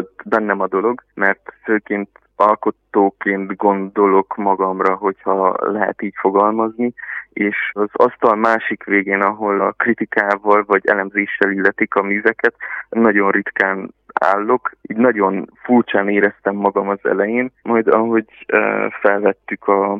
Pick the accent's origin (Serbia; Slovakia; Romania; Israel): Romania; Porumbenii Mari, Harghita; Én, ahonnan származom, az Nagygalambfalva, Székelyudvarhelyen